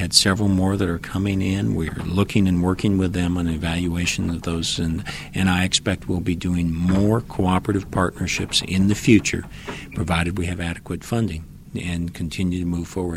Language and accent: English; South Dakota, United States; the acceptance rates are different in my home state of South Dakota than they are in Utah